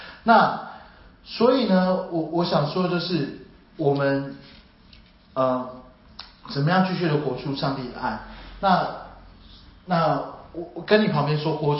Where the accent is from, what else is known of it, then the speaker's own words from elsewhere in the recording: Taiwan; 就是我唯一是从台湾来的